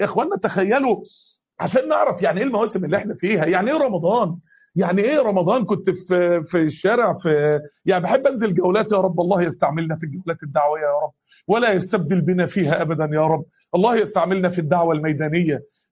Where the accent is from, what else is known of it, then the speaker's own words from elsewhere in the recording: Egypt; اتصورت بعده مع الموظفين بتوع كنتاكي عندنا في مصر هنا